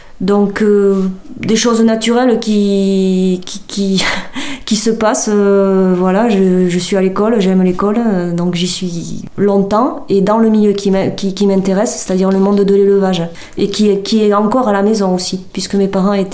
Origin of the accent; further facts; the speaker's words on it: Banos, Nouvelle-Aquitaine, France; J'ai grandi à la ferme Péos, qui est la ferme de mes parents, de ma mère maintenant, puisque mon père est décédé. Et donc, j'ai grandi à Banos tranquillement dans les années 80, à la ferme. Mes parents étaient agriculteurs